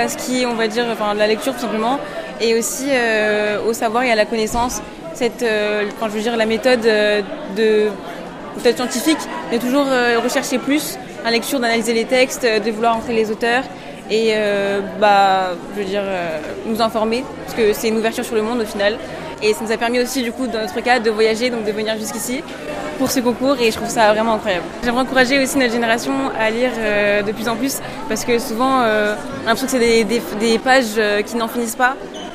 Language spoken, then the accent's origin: French; Martinique; je viens de la Martinique. Je suis une élève de terminale dans un lycée privé qui s'appelle le séminaire Collège à Fort-de-France.